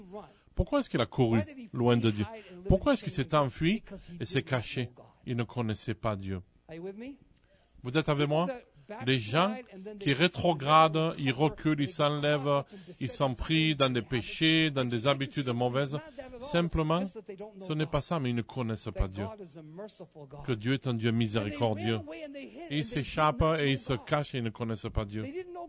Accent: Italy; j'allais dire des pâtes parce que je suis italien

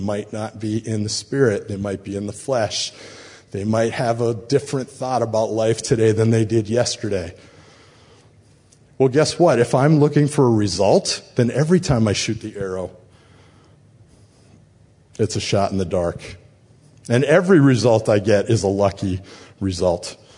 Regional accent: New England, United States; I grew up in New England where it's a little cold.

